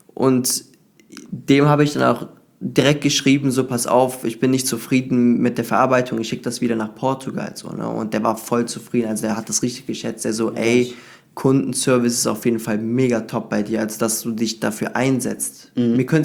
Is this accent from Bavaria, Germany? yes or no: no; Cologne, North Rhine-Westphalia, Germany; weil die Ausbildung ist ja in Düsseldorf, ich bin aus Köln.